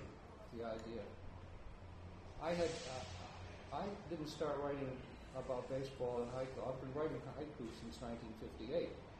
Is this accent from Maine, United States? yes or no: yes; Maine, United States; also born or lived in New Hampshire; It was a haibun about growing up in Maine and New Hampshire, and a lot of it is about baseball.